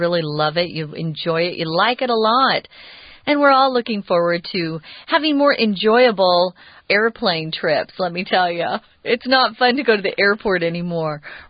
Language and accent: English; United States; I grew up in America, so I think of eating utensils as Western.